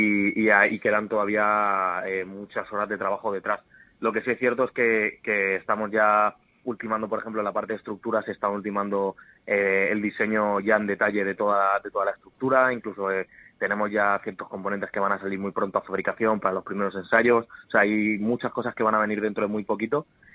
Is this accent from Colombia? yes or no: no; Spain; los dos fundadores también somos españoles.